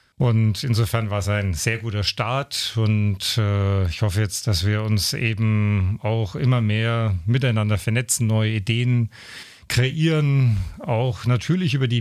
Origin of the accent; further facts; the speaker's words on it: Beringersdorf, Bavaria, Germany; Ja, ich bin hier in Beringersdorf aufgewachsen, hier in die Grundschule gegangen. Damals war Beringersdorf ja noch eine eigene Gemeinde.